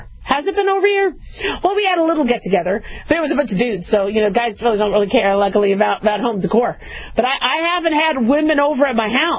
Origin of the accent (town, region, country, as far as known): California, United States; now in Nevada, United States